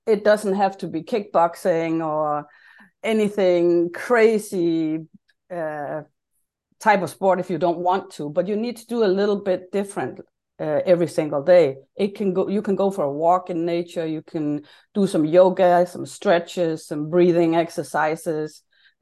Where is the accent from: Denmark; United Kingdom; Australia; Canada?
Denmark; Lemvig, Central Denmark Region; English is a second language; moved away as an adult; now in United States; Started my health food store in my hometown, Lemvig, in the western part of Denmark, and sold that one before we moved to the States.